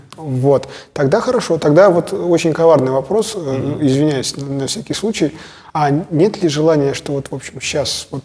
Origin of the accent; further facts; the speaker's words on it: Russia; Я з Росії приїхав, для мене це не жупіл, для мене це реальність.